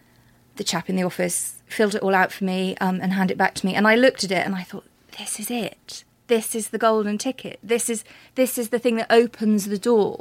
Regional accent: Wales, United Kingdom; as a teenager growing up in Wales, all I dreamt about was getting out of Wales. I lived in the countryside, so now, as an adult, it's the most beautiful setting. We had the forest on one side of the house and the river on the other side of the house.

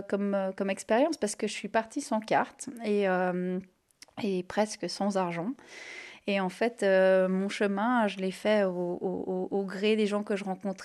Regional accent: Switzerland; now in Luzy, France; suis nouvelle habitante de Luzy depuis 2 ans environ. C'est pas ma région d'origine, donc moi je viens de Suisse, vous allez entendre l'accent.

